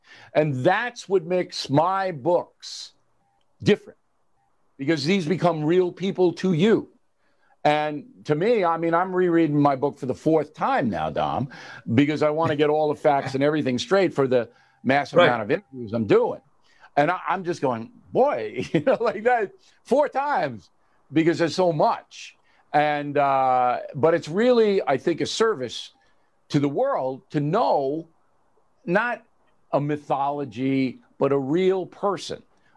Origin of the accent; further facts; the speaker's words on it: New York, United States; I'm not loyal to New York in the sense that I'm a New Yorker, but my loyalty is to the United States of America.